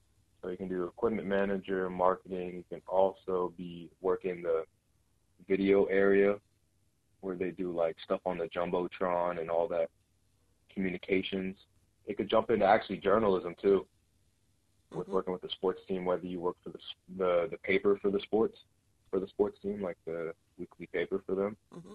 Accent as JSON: {"language": "English", "town": "Juneau", "region": "Alaska", "country": "United States", "tie": "born or raised there", "said": "how it was growing up in Juneau"}